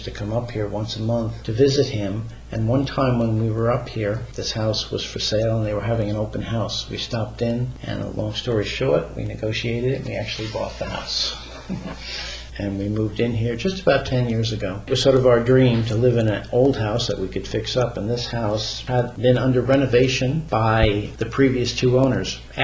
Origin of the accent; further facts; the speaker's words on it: New York, United States; moved away as an adult; also born or lived in Atlanta; I'm from New York originally. We met when we were in graduate school, and we moved to Atlanta, where we lived for 20 years.